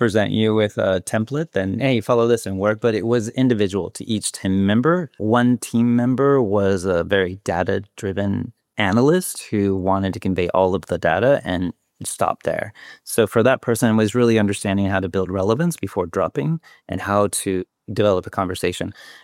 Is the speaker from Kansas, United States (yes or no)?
yes; Kansas, United States; I grew up in Kansas, which is in the middle of this United States, very small conservative town